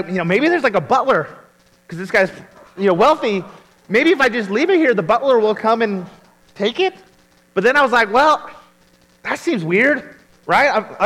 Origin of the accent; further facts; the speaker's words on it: Lewiston, Idaho, United States; also born or lived in Alaska; Okay, I'm from Lewiston.